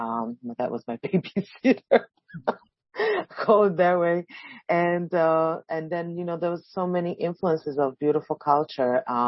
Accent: Mongolia; moved away as an adult; also born or lived in Slovakia; now in New York, United States; I am a Slovak jazz, world music, R&B and gospel singer, fusing all these genres. I was born in Slovakia, but when I was a small child, specifically 1 year old, I moved to Mongolia, and I grew up in Mongolian desert

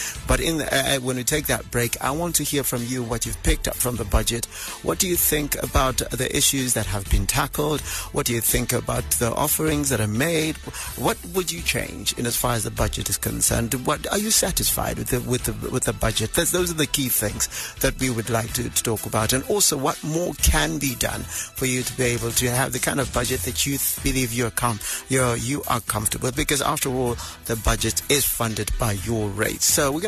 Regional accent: Bulawayo, Zimbabwe; now in Harare, Zimbabwe; Vulawayo, my hometown, 106.7. And we're broadcasting out of Harare, where our frequency is 106.4.

